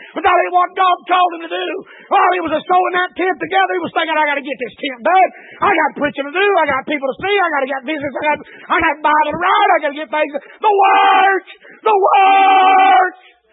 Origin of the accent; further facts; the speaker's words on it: Alabama, United States; I'm from Alabama. Blood thicker than water, y'all.